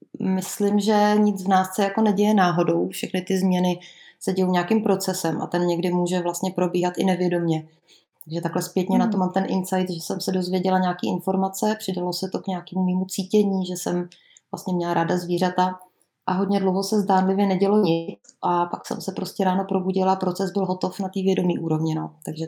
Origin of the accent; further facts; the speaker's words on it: Bohemia, Czechia; U nás v Čechách byl takový moc hezký příklad krávy